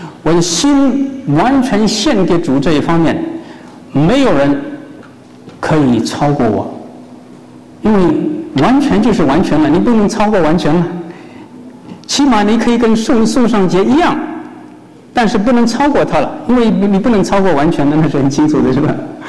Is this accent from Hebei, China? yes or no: no; Shanghai, China; 我原籍也是福建，不过我在上海长大，所以不敢自称为福建人，因为福建话不大会讲。